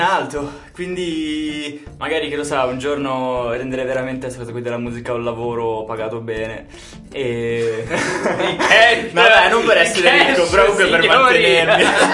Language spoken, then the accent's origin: Italian; Cinisello Balsamo, Lombardy, Italy; born there; Sono nato a Cinisella, in provincia